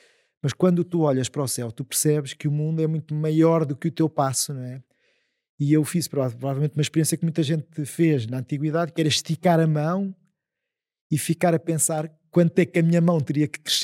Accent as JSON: {"language": "Portuguese", "town": "Coimbra", "region": "Centro", "country": "Portugal", "tie": "born or raised there", "said": "Então, eu nasci em Coimbra. O meu pai era professor na Faculdade de Medicina, a minha mãe era médica, fiz o meu liceu todo em Coimbra, nós somos 5 irmãos, mas o meu pai tinha uma casa no Minho, em Ponte da Barca"}